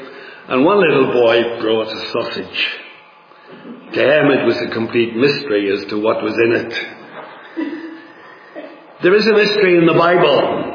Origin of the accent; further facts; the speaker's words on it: Northern Ireland, United Kingdom; also born or lived in Newcastle upon Tyne; I was brought up in Northern Ireland, although I wasn't born there. I was born in Newcastle on Tyne. But we went to a large Brethren church